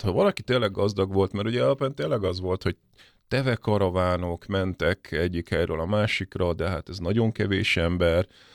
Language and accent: Hungarian; Kuwait; az én gyerekkorom az Kuwaitban volt